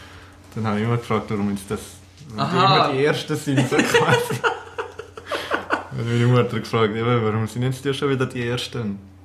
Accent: Switzerland; als Schweizer muss man irgendwann das Militär machen

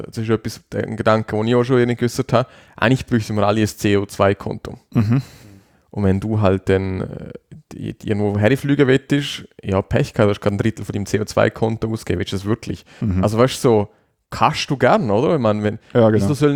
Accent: Switzerland; wir Schweizer, also ich als Schweizer, ich bin schon bereit dazu.

